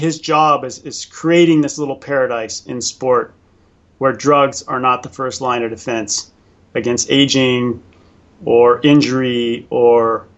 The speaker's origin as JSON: {"language": "English", "town": "San Diego", "region": "California", "country": "United States", "tie": "born there", "said": "Yeah, and no, I'm an American. I was born in San Diego."}